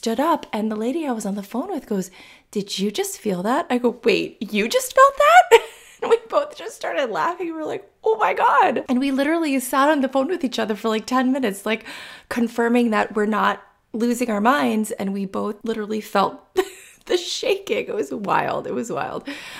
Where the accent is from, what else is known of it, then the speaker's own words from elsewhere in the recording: Florida, United States; I'm from Florida. I'm used to hurricanes. I'm not used to the ground moving.